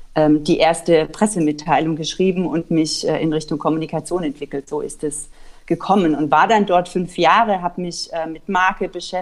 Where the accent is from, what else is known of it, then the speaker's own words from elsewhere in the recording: Bavaria, Germany; Ich bin im Allgäu geboren und mit drei Geschwistern auf einem Bauernhof aufgewachsen.